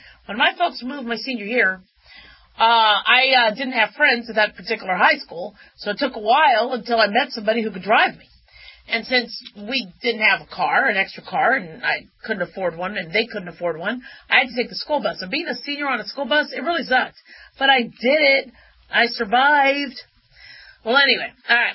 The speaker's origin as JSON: {"language": "English", "town": "Phoenix", "region": "Arizona", "country": "United States", "tie": "born or raised there", "also_born_or_lived": "Las Vegas", "said": "And I grew up in Phoenix and Vegas. We were kind of back and forth."}